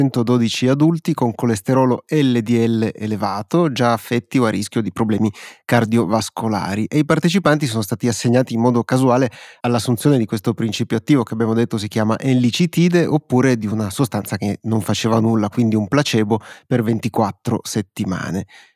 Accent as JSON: {"language": "Italian", "region": "Piedmont", "country": "Italy", "said": "Siamo piemontesi, non si chiedono queste cose, dai."}